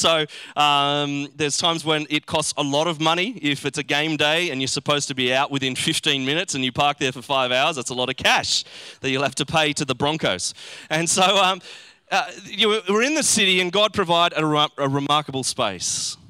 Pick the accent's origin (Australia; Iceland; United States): Australia; New South Wales; now in Brisbane, Australia; I'm from New South Wales. That sometimes just slips out.